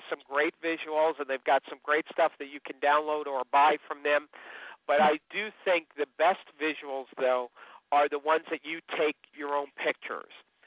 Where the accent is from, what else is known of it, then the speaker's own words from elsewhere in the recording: New York, United States; My style is, and maybe because it's also that I'm from New York